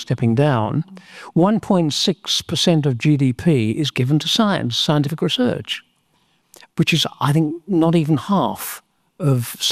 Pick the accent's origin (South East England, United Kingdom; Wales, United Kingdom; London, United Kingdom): London, United Kingdom; when I was growing up in London